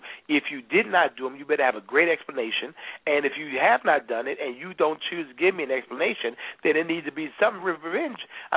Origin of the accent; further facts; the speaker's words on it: Brooklyn, New York, United States; I'm from Brooklyn, born and raised